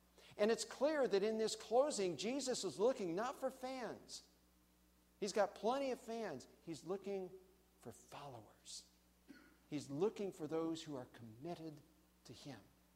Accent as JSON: {"language": "English", "town": "Tukwila", "region": "Washington", "country": "United States", "said": "I said, well, actually, I'm from Tukwila."}